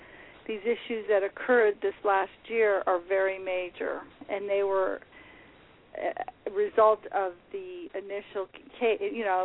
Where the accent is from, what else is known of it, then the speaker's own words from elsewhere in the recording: East Coast, United States; I'm from back east.